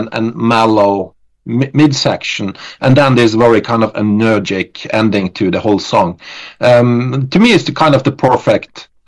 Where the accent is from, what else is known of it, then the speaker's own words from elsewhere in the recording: Norway; It's, of course, it's our imprint, because we are from Norway and Scandinavia and all that stuff.